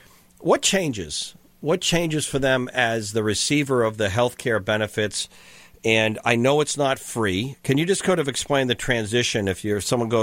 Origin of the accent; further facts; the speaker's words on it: New England, United States; when growing up in New England, and you mentioned how much, your east part of the country